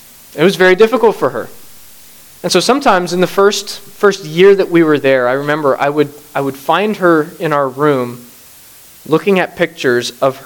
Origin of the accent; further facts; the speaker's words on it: Bangladesh; I grew up on the mission field. I also served as a missionary for 4 years in the same country I grew up in Bangladesh. Now, I grew up there